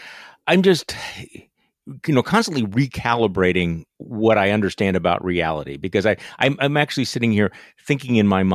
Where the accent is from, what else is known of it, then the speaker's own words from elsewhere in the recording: Wisconsin, United States; he's talking about my home state of Wisconsin.